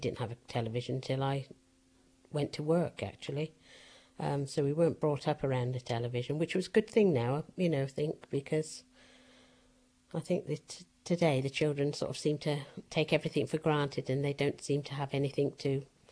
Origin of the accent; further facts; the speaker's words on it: South East England, United Kingdom; also born or lived in Castleconnell, Ireland; Well, I was born in Castleconnell, County Limerick, in 1941. I came over here into England in 1948. Went to school at St Joseph's Catholic School, just at the bottom of Headington Hill. Stayed there until I was 15.